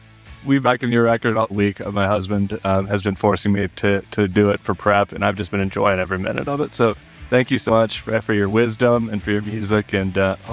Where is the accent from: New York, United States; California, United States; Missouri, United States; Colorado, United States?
Colorado, United States; Denver; I'm from Denver. That's where I grew up.